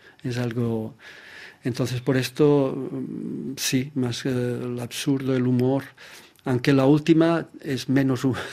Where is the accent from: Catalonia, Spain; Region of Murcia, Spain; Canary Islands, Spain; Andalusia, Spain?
Catalonia, Spain; Olot; cuando actuamos en Olot, en mi pueblo